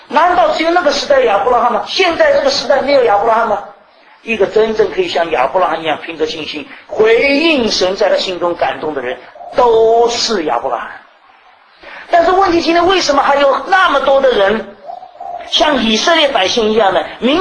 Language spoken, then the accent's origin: Chinese; China; 你知道我是一个中国人